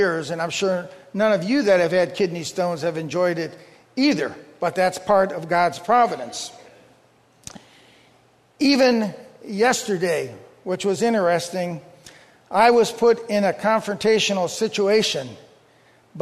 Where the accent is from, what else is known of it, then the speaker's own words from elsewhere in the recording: Ohio, United States; Since I'm from Ohio and went to Cedarville, of course.